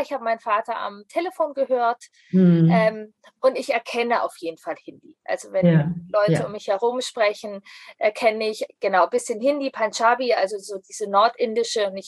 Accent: Baden-Württemberg, Germany; Ich bin im Schwabeländle angekommen, geboren, und wir haben im Schwabeländle, also in der Nähe von Stuttgart, in Süddeutschland gelebt. Und ja, das ist, glaube ich, nicht ganz so einfach, als Inder in diese Kultur da reinzukommen.

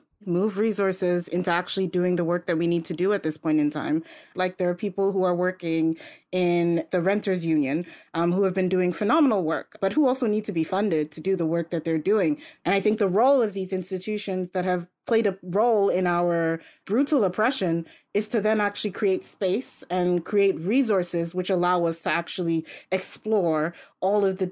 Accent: Denmark; When I was growing up, so I grew up in Denmark, and I remember when I first was introduced to feminism

